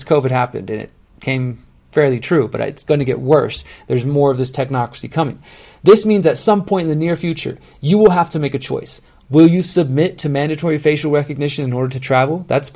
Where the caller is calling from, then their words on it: Mexico; I'm speaking from Mexico, but this applies in the United States